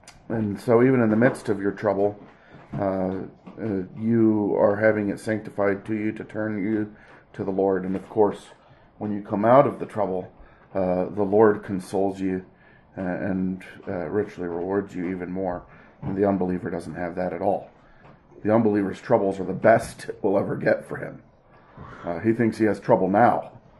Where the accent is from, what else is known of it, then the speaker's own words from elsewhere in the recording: Michigan, United States; where I grew up in Michigan, you would ask where they lived.